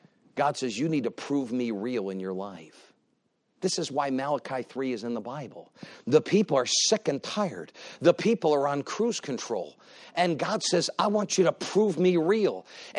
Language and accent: English; Connecticut, United States; I grew up in the day where you'd go out to recess. I grew up in Connecticut. I grew up in that.